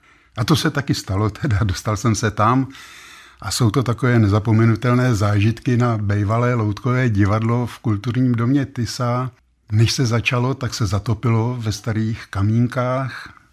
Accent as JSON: {"language": "Czech", "town": "Děčín", "region": "Ústí nad Labem Region", "country": "Czechia", "tie": "born or raised there", "said": "No rodák, já jsem se narodil v Děčíně, ty se sem od svého narození."}